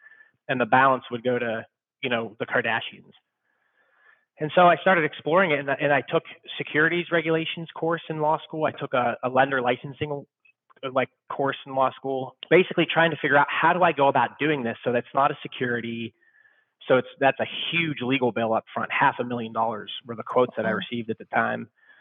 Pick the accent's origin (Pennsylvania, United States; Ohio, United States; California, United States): Ohio, United States; Youngstown; I'm originally from Youngstown, Ohio. Went to YSU.